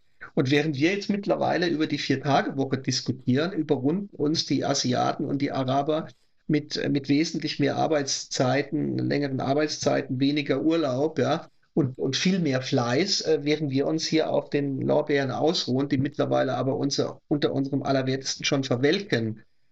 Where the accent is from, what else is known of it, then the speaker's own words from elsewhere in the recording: Speyer, Rhineland-Palatinate, Germany; Ich komme ja aus Speyer in Rheinland-Pfalz.